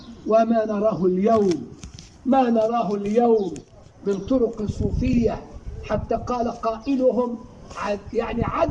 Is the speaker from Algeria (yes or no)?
yes; Algeria; وهي قد انتشرت في بعض المدن هنا عندنا في الجزائر